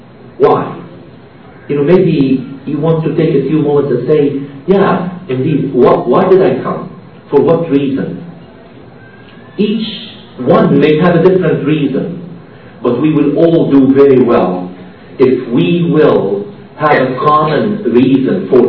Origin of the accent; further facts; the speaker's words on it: Lebanon; moved away as an adult; now in Canada; I am raising my family in Canada. I was raised in Lebanon until I was 19 years old